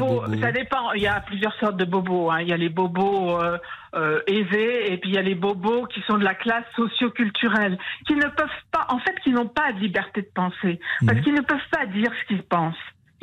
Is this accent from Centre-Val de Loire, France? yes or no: yes; Orléans, Centre-Val de Loire, France; Je suis d'Orléans